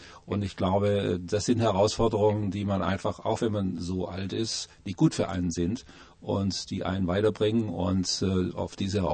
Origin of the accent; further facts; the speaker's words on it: Leonberg, Baden-Württemberg, Germany; Ja, geboren bin ich in Stuttgart, in der Nähe in Leonberg aufgewachsen